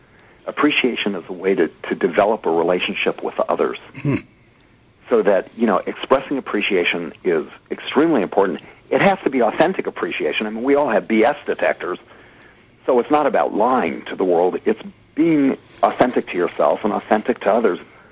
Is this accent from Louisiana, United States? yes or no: no; Los Angeles, California, United States; No, I actually grew up in West Los Angeles in the middle of the entertainment industry